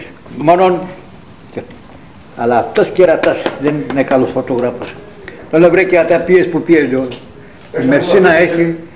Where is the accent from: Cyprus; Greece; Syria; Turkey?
Turkey; Mersin; Στην Ταρσό της Κηλικίας. Από την πατρίδα μου είναι 30 χιλιόμετρα.